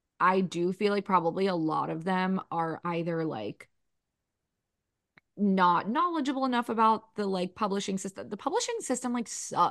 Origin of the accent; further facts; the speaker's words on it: United States; I literally just looked at the headline because I'm American.